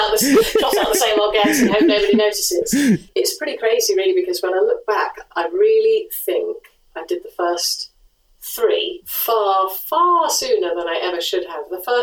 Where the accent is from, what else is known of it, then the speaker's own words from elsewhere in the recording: Coventry, West Midlands, United Kingdom; also born or lived in New Zealand; even though I am from Coventry, I moved to New Zealand for about 5 years.